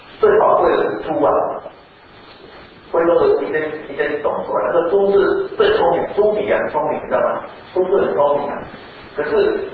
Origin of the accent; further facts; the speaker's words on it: Taiwan; 可是这我们来讲我们台湾人来讲我们跟羊的关系其实没有那么密切